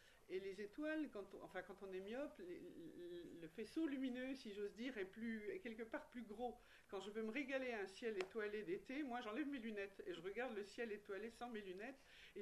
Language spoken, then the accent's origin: French; Bourgogne-Franche-Comté, France; J'ai toujours dit, je suis terrienne, je suis européenne, je suis française et je suis bourguignonne.